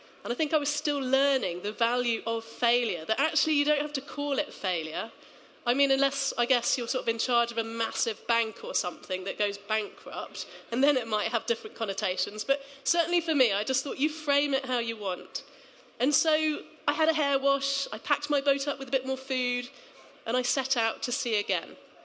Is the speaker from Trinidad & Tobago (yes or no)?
no; East Midlands, United Kingdom; So growing up in Rutland, landlocked Rutland